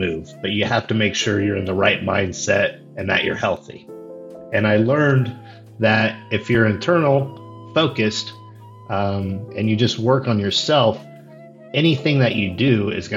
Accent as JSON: {"language": "English", "region": "Indiana", "country": "United States", "tie": "born or raised there", "moved": "as an adult", "lives_now": "Austin, United States", "said": "So I moved from Indiana, my home state, to Austin."}